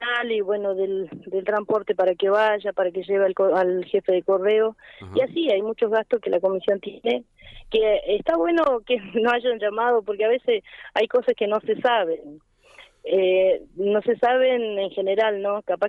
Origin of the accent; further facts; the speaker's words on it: Laguna Blanca, Argentina; born there; yo soy criada, nacida ahí en Laguna Blanca.